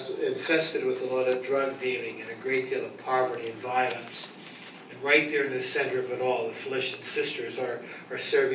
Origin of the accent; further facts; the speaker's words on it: Ambridge, Pennsylvania, United States; I think many of you know I grew up in Ambridge, 18 miles northwest of the city of Pittsburgh.